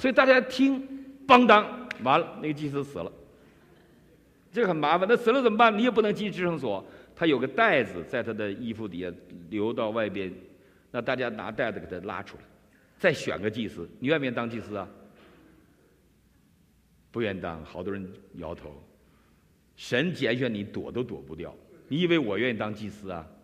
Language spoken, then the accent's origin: Chinese; Northeast China, China; 我小时候，我们东北人一年洗两次澡